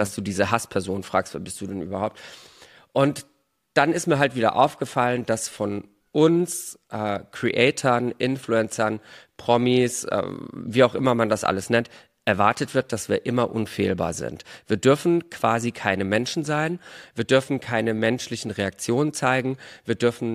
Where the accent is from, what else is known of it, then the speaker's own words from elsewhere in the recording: Bruchsal, Baden-Württemberg, Germany; ich komme ja auch aus dem Süden und da wird das ja auch gefeiert. Bei uns heißt das auch Fasching, genau. Oder Fasenacht, beziehungsweise in Bruchsal, wo ich eigentlich herkomme